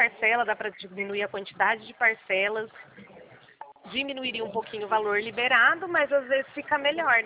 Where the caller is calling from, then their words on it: Porto Ferreira, São Paulo, Brazil; o meu, que eu falo, é do interior de São Paulo, de Porto Ferreira